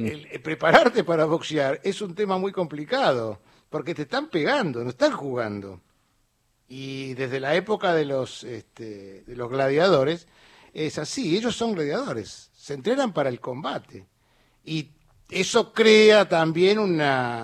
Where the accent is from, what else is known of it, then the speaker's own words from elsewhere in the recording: Argentina; cómo somos argentinos